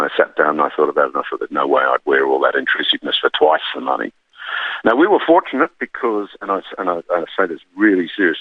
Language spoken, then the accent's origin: English; Australia; As an Australian, I can't believe it.